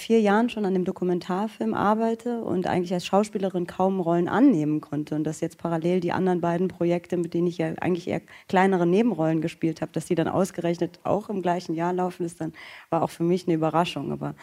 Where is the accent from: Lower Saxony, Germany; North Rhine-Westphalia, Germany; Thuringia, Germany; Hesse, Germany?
Hesse, Germany; Frankfurt; ich bin in Frankfurt groß geworden